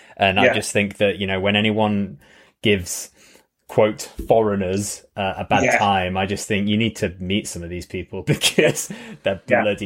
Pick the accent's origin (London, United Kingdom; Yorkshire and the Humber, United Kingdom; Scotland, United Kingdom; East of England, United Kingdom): Yorkshire and the Humber, United Kingdom; Sheffield; So I grew up in Sheffield